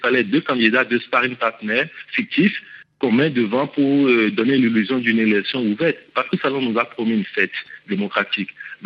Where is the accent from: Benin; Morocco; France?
Benin; ça fait quand même des années qu'on observe et qu'on est béninois